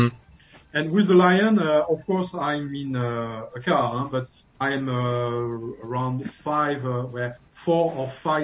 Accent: Paris, Île-de-France, France; English is a second language; when I was a teenager in France, in Paris, I was born in Paris and I grew up in Paris.

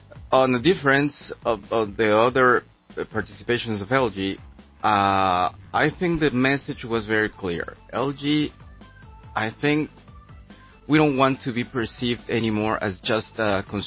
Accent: Mexico City, Mexico; Yeah, I used to work in a radio station back in the days in Mexico City. I'm from Mexico.

